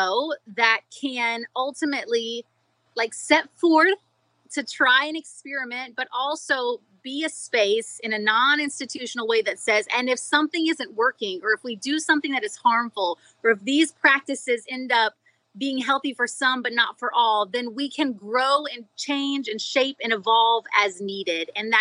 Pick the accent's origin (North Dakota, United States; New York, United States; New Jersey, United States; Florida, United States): Florida, United States; Tampa; also born or lived in Milton; I was born in Milton, Pensacola, Florida, which is in the Panhandle.